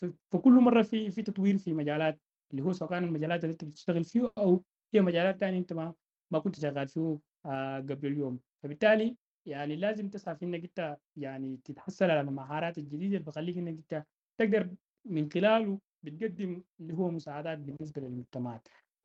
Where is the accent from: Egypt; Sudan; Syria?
Sudan; وأنا من السودان.